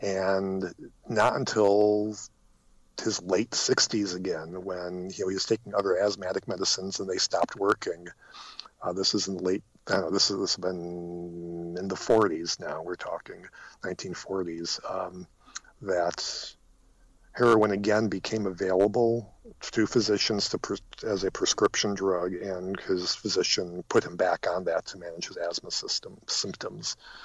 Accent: Detroit, Michigan, United States; I'm originally from the Detroit area, so this is a period that's also of particular interest to me.

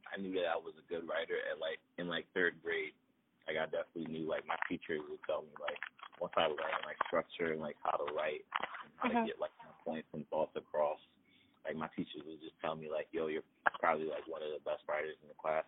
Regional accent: Upper Darby, Pennsylvania, United States; also born or lived in Philadelphia; I am from Southwest Philly. I moved to Upper Darby when I was like 10 years old. Really spent like a lot of my formative years in Upper Darby

